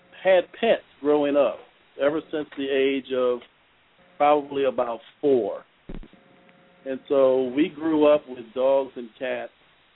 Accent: Talladega, Alabama, United States; also born or lived in Houston, United States; Well, I was born in Houston, and from birth to the age of 4, we lived in Houston. From Houston, we moved to Talladega, Alabama. As my mom taught at a high school there.

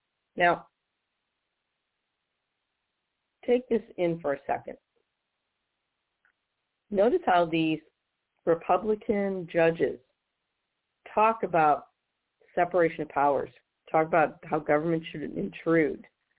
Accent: Missouri, United States; But many states, including here in my home state of Missouri

